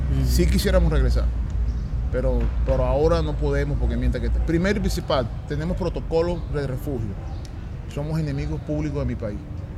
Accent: Puerto La Cruz, Anzoátegui, Venezuela; nosotros somos gente de playa y extrañamos la playa. Él es de Guiria, yo soy de Puerto La Cruz, zona costera

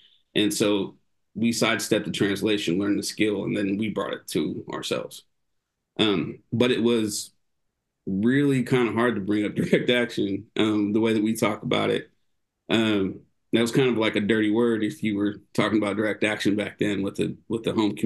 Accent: Oakland, California, United States; And, you know, I'm an urban Indian. I was born and raised here in Oakland.

